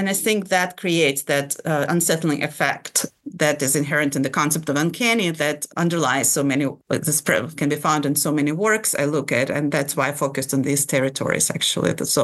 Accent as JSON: {"language": "English", "country": "Ukraine", "said": "maybe I'm biased because I was from Ukraine and I wanted to bring Ukraine more into the picture."}